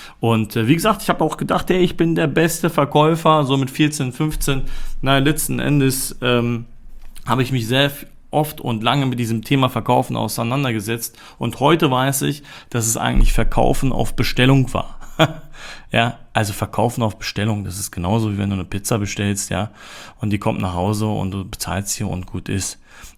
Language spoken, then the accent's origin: German; Germany; born there; Meine Eltern sind in den 90er Jahren nach Deutschland gezogen und ich bin hier auch in Deutschland geboren und komme auch aus der Türkei.